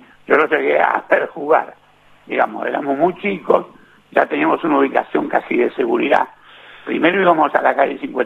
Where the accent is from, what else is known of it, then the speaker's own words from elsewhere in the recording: La Plata, Buenos Aires Province, Argentina; yo soy platense, estudiante, y soy grande